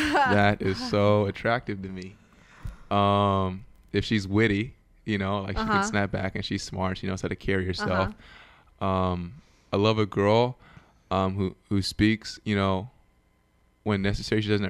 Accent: Puyallup, Washington, United States; I'm from Puyallup, Washington. For those of you that don't know, that is about 40 miles south of Seattle, Pierce County, right outside Tacoma.

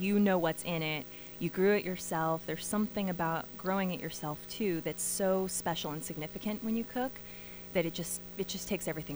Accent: Healdsburg, California, United States; I grew up in Healdsburg, which I think is the food mecca of the world. It's a wonderful small town, but it has the best restaurants.

